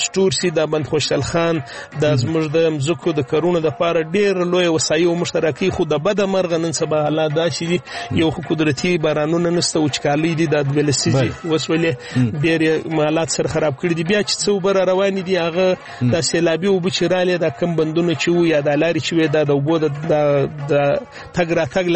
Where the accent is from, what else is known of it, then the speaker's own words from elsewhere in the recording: Pishin, Balochistan, Pakistan; دا موږ ضلع پښین تحصیل پښین سره تعلق لرو او دا زموږ کلی د پښین د شمال و سیم ته پر 10 کیلومتره باندې یونین کونسل سینځي سیدان ورته وایي.